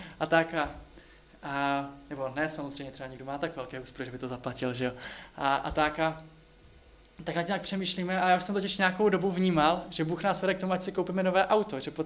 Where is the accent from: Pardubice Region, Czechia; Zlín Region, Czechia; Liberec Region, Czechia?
Liberec Region, Czechia; Liberec; now in Prague, Czech Republic; já jsem z Liberce a před 10 rokama, když jsem tam ještě byl